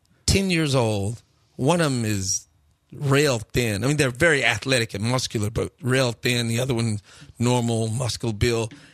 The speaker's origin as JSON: {"language": "English", "town": "Houston", "region": "Texas", "country": "United States", "tie": "born or raised there", "said": "I grew up in Acres Home."}